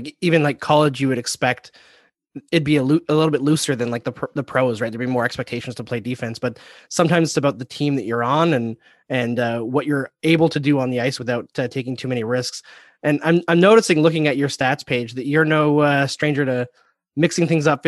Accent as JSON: {"language": "English", "country": "Canada", "said": "I'm Canadian."}